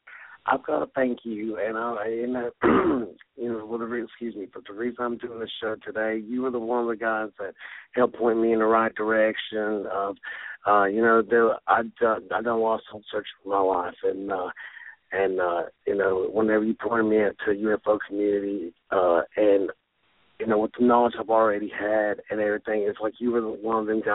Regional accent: West Virginia, United States; now in Chicago, United States; even though I'm from West Virginia, it just seems like, you know, there's just a lot of great people here.

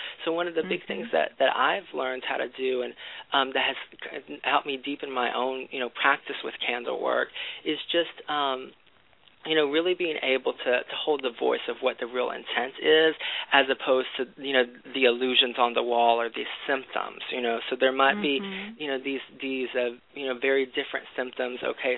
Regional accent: Texas, United States; Growing up in Texas, the way that I was taught to load candles was to actually, you know, use a knife

